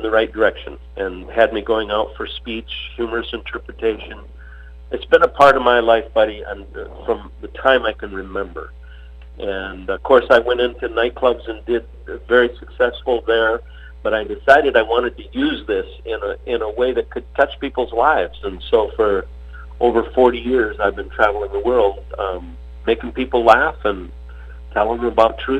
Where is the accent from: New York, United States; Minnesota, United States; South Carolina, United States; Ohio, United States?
Minnesota, United States; I grew up, my grandfather and grandmother owned a resort on the lake, and I love the water. I spent a lot of time fishing and swimming and hunting in the north woods of Minnesota. I grew up in a place just south of the Iron Range